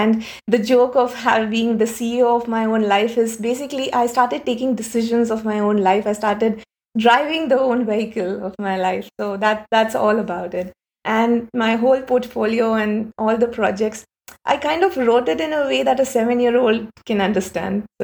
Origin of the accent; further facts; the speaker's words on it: Mumbai, Maharashtra, India; English is a second language; I come from Mumbai, India. It's a big city with too many people. And I come from a very middle-class family.